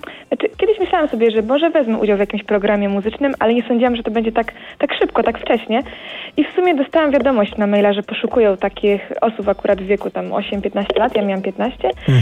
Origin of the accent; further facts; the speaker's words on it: Krapkowice, Opole Voivodeship, Poland; ja jestem z Opolszczyzny, z Potopola, z Krapkowic.